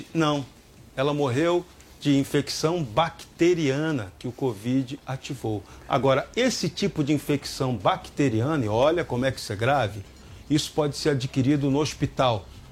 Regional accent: Niterói, Rio de Janeiro, Brazil; Eu sou de Niterói.

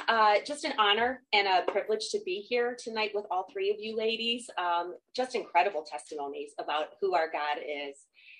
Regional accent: Detroit, Michigan, United States; And born and raised in Detroit, in Metro Detroit. I have always lived here, never lived anyplace else.

